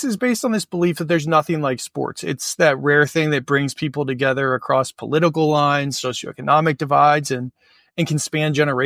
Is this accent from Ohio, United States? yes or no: yes; Cincinnati, Ohio, United States; also born or lived in Minneapolis; now in Columbus, United States; I'm originally from Ohio, grew up in Cincinnati, and have spent nearly my entire life in the Midwest.